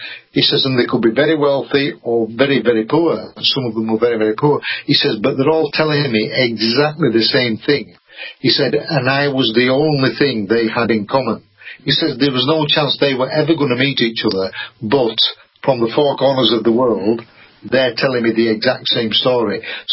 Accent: Yorkshire and the Humber, United Kingdom; I think I'm right, being a Yorkshireman

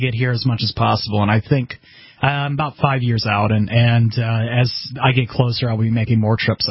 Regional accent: Ohio, United States; I'm from Ohio, so I don't have that problem.

